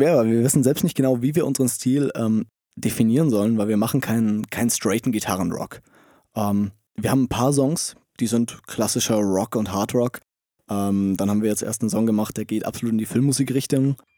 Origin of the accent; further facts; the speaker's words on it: Steingaden, Bavaria, Germany; Wir kommen alle aus der Nähe von Steingaden. Das ist bei Schloss Neuschwanstein ganz im Süden von Deutschland.